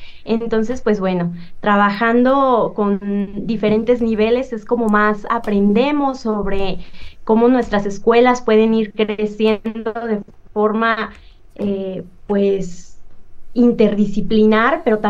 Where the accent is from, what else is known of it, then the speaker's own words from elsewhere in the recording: Michoacán, Mexico; Yo soy originaria allá de Michoacán, entonces pues no me tuve que mover tantísimo, y justo laboro en el municipio del que tuve la fortuna de nacer